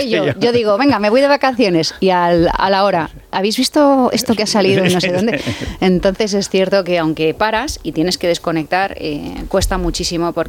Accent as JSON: {"language": "Spanish", "region": "Community of Madrid", "country": "Spain", "said": "este ambiente plural que nos enriquece como madrileños."}